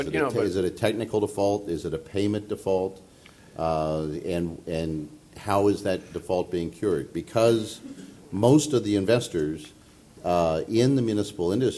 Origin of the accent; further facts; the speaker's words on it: Chicago, Illinois, United States; one of the most iconic examples is in my hometown of Chicago, the Chicago Skyway.